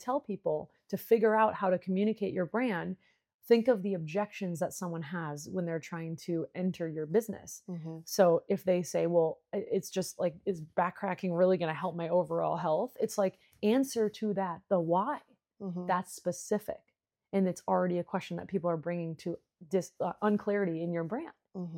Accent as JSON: {"language": "English", "region": "Minnesota", "country": "United States", "said": "I'm from Minnesota, so this was just the example."}